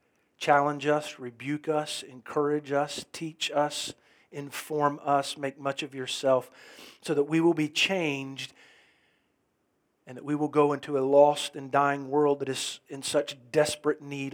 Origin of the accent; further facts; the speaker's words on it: Florida, United States; now in Texas, United States; I grew up there in Florida, and I had relatives in Atlanta as well as a place called Ludowice, Georgia